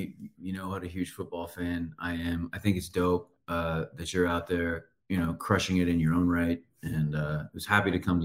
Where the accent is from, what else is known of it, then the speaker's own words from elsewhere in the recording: San Antonio, Texas, United States; It was interesting because we were the only ones in San Antonio. Everyone else was in Dallas.